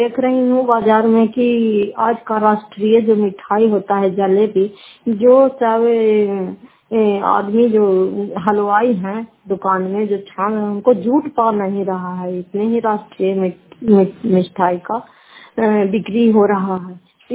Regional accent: Fatehpur, Bihar, India; घर फतेहपुर पंचायत मकरौता, जिला नालंदा, क्राय पसरा ब्लॉक की निवासी हूँ।

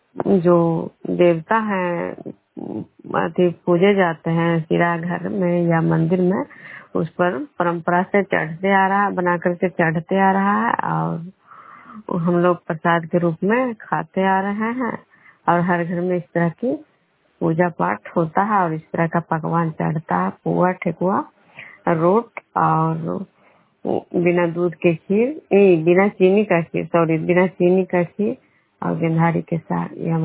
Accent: Khujra, Bihar, India; मैं विष्णुपुर ग्राम खुजरा पंचायत नालंदा जिला नवनसा प्रखंड की निवासी हूँ।

